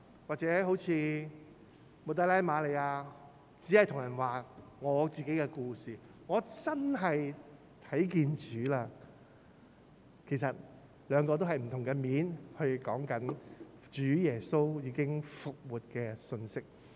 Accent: Hong Kong; 可能我香港人惯了念书

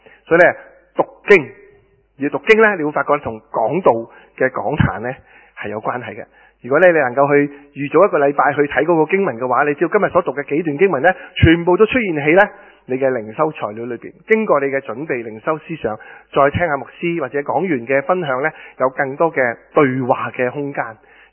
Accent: China; 用我哋中国人嘅一个最熟悉、香港人最熟悉嘅一个嘅景点或者一个嘅事件咧

